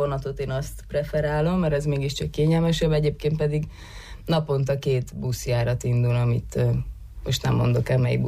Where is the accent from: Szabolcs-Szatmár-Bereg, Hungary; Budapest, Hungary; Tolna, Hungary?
Budapest, Hungary; Nos, az már ugye elhangzott, hogy Budapestről jöttem.